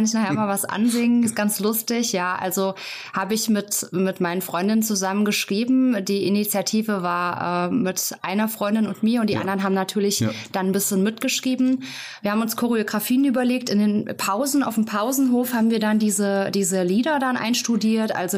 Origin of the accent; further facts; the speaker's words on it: Burghaun, Hesse, Germany; also born or lived in Fulda; Genau, ich bin ein Burkauner Mädchen und bin dort auch aufgewachsen. Meine Eltern haben dort ein Haus gekauft.